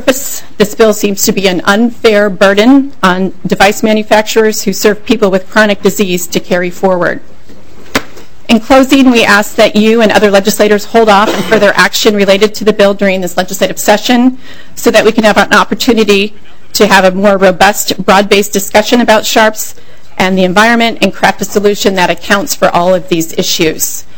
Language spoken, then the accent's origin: English; Washington, District of Columbia, United States; Sure. I'm from Washington, D.C.